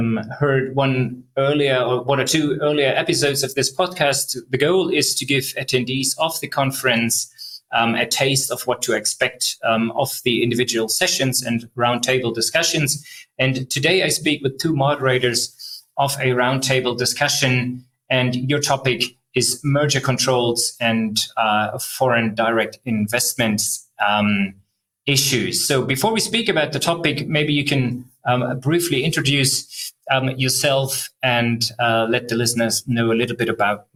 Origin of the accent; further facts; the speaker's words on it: Berlin, Germany; lawyer here in Berlin, and I'm really looking forward to seeing many international colleagues here in my hometown.